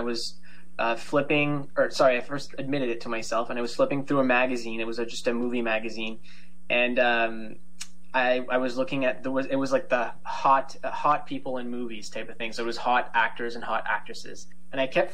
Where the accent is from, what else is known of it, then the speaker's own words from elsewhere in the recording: Fredericton, New Brunswick, Canada; first language fr; English is a second language; Fredericton is a fairly, I'm pretty sure it's 75,000-80,000 for population, but my first language is French primarily, so I went to the only French school in the city, Ecole Sainte-Anne